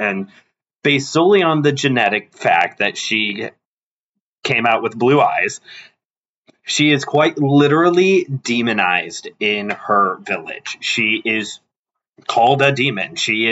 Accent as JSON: {"language": "English", "country": "United States", "said": "as an American"}